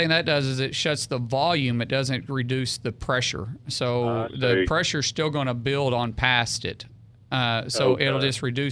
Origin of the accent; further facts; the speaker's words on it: Oklahoma, United States; But I took it for granted until I came back, and I realized it, and I was like, man, glad I'm from Oklahoma.